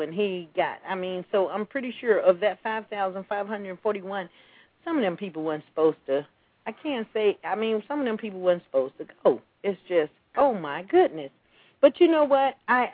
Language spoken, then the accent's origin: English; Georgia, United States; I grew up in an era where, you know, you got a whooping. I'm from Georgia. You could tell from my voice.